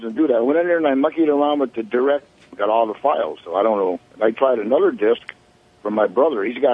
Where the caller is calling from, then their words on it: Gates, New York, United States; Gates, New York.